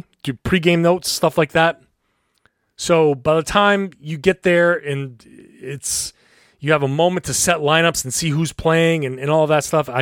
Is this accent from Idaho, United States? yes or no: no; Pawtucket, Rhode Island, United States; Well, I'm from Pawtucket, Rhode Island. I grew up in New England.